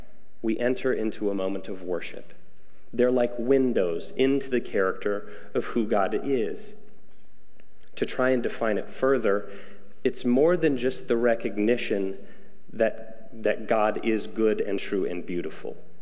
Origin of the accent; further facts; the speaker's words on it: Michigan, United States; I grew up in West Michigan too.